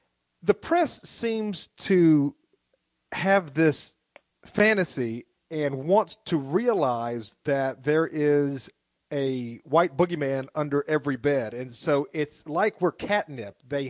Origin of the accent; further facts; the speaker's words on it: the South, United States; I just can't understand proper English as he speaks it, so I'm from the South, you know.